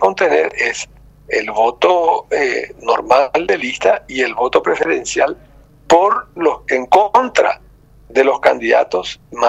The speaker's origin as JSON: {"language": "Spanish", "region": "Asunción", "country": "Paraguay", "said": "aunque en este momento no estoy en Asunción, en Paraguay soy de Asunción"}